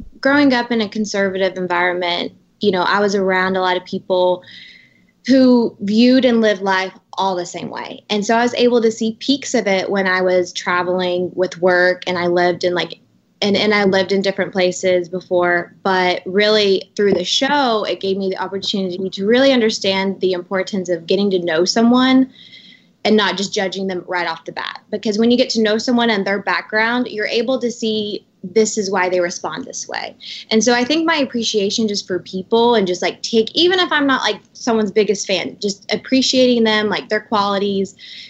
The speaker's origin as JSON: {"language": "English", "town": "Knoxville", "region": "Tennessee", "country": "United States", "tie": "born or raised there", "said": "So I grew up like in Knoxville. Like it's definitely more like a smaller town. I grew up like more conservatively."}